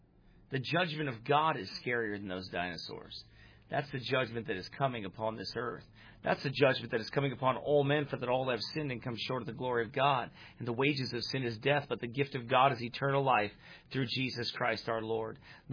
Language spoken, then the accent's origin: English; Crosbyton, Texas, United States; near my hometown of Crosbytown, Texas.